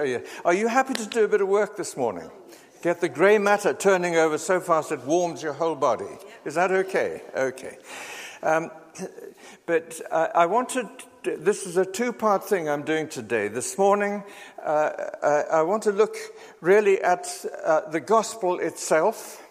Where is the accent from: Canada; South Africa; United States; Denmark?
South Africa; moved away as an adult; now in United Kingdom; I'm a South African. For those whose ears are attuned to accents, I've been living in the UK for about 42 years now. But people still pick it up.